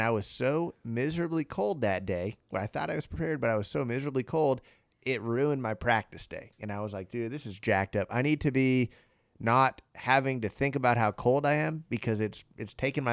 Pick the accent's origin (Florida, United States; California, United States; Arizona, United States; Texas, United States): Arizona, United States; And I'm from Arizona. I'm thin-blooded.